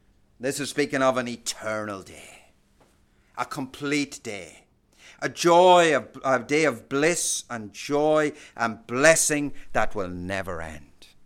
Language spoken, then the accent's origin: English; Ireland; Some of us growing up in Ireland saw that on the other side.